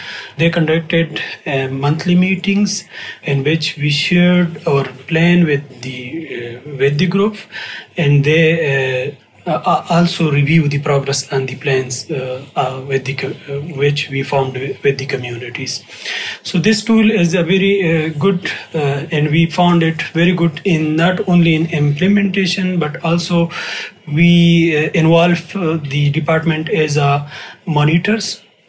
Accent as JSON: {"language": "English", "country": "Pakistan", "second_language": "English", "said": "from Pakistan and working as a DRR and CBDRM practitioners."}